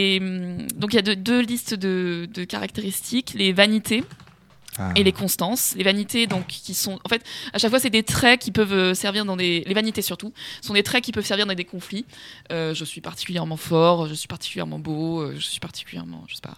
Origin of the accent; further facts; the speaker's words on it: France; Désolé, hein, je suis français, mais je ne les connais pas par cœur.